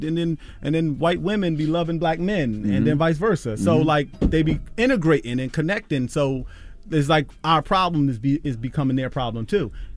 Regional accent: Philadelphia, Pennsylvania, United States; I'm from Philly.

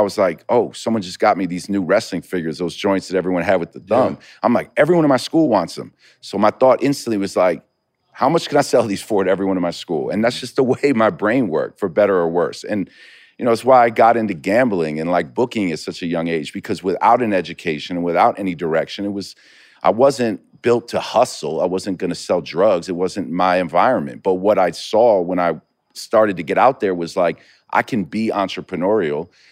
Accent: New York, United States; Grew up in New York. Back in like the 80s and 90s, there was like a middle class in New York.

